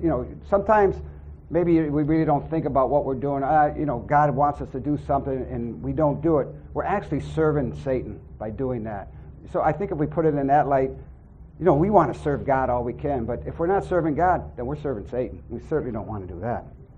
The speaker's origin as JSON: {"language": "English", "town": "River Rouge", "region": "Michigan", "country": "United States", "said": "You know, I'm from River Rouge. We have people from Southwest Detroit."}